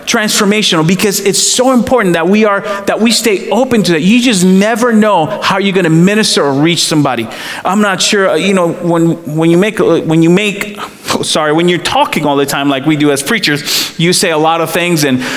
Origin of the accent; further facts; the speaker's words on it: India; Obviously, I come from India.